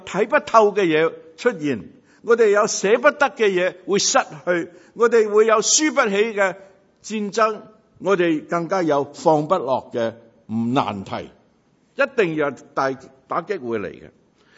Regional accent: Guangdong, China; 当我思想水的时候，我不能不想到我们广东人很着重的一句说话

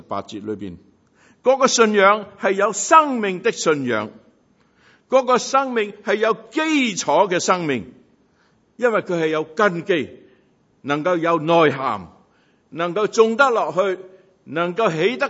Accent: Guangdong, China; 当我思想水的时候，我不能不想到我们广东人很着重的一句说话

